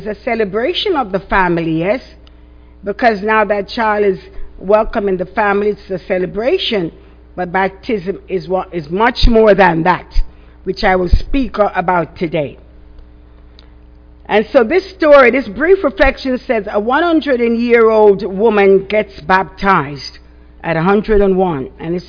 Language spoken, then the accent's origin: English; England, United Kingdom; when I grew up in church in England